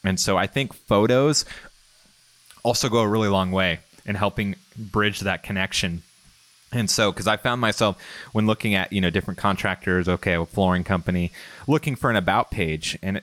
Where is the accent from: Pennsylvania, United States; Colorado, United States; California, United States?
California, United States; also born or lived in Central Texas; my wife and I moved from Central Texas back to Southern California, where we're from, to be near family again